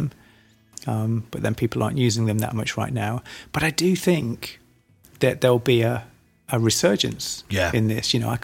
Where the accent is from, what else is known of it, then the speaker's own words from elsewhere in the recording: Measham, East Midlands, United Kingdom; I grew up in Measham